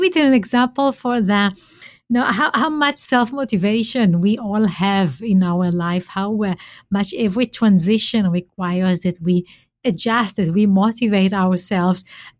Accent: Israel; growing up in Israel, I had a military service that was required.

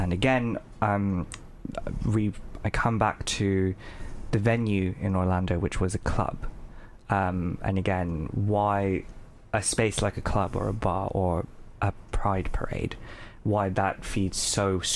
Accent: Bangladesh; I come from Bangladesh

